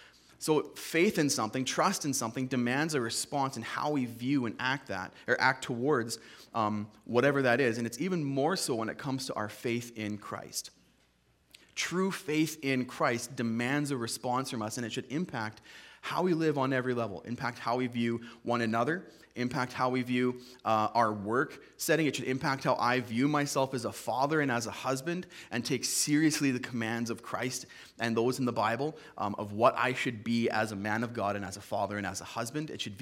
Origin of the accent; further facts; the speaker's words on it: Canada; I'm from Canada.